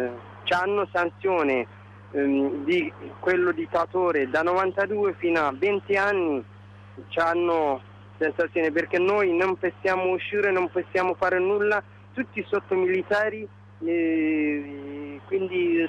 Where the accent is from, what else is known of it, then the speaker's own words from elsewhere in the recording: Eritrea; Italian is a second language; now in Italy; come noi che abbiamo venito da Africa, da Eritrea, un po' situazione diversa, no?